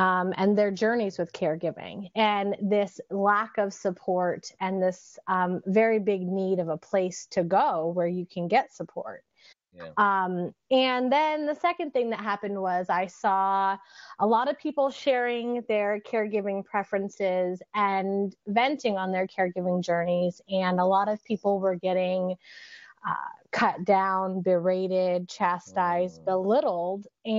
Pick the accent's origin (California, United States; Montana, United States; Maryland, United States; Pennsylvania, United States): Montana, United States; now in Washington State, United States; I was born in Washington State, and I live in Washington State now. But I grew up in Montana in a town of 12,000 people.